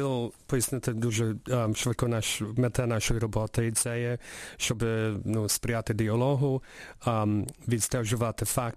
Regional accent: Canada

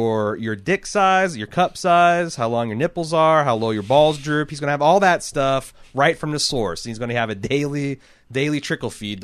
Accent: United States; So that's a little uncomfortable for me as an American.

